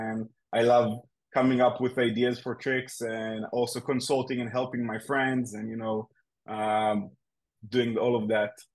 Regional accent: Israel; I'm from Israel, so we have in Israel we have like a society of magicians.

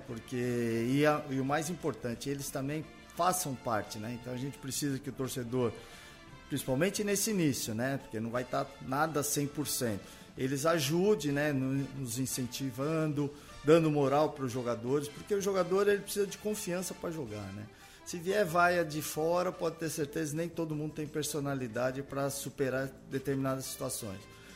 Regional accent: São Paulo, Brazil; Isso para mim é bom, porque eu sou de São Paulo

